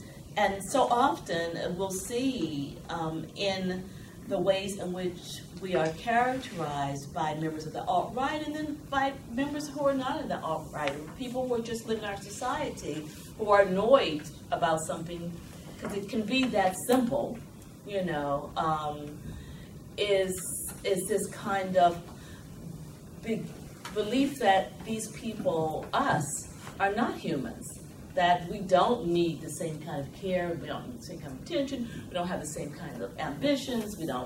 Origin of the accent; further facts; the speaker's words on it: Virginia, United States; You know, I grew up in Virginia. I grew up in the segregated South. I went to the University of Virginia. I know Charlottesville very well.